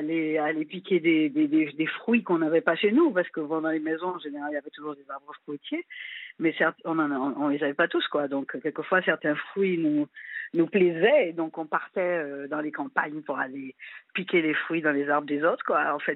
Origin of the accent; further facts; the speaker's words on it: Schoelcher, Martinique; also born or lived in Fort-de-France; Je suis née à Fort-de-France, mais j'ai vécu à Chelcher. Chelcher, c'est quand on remonte vers le nord, à partir du centre de la Martinique.